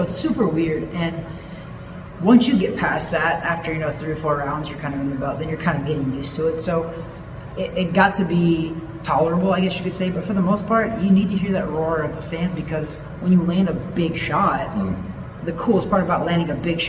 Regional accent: Missouri, United States; last show in Missouri in June, and I made a women's fight at the main event.

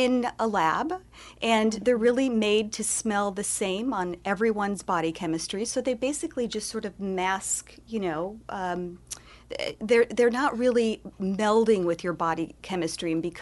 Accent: Chicago, Illinois, United States; I grew up in Chicago, Illinois. I'm very happy to not be there today

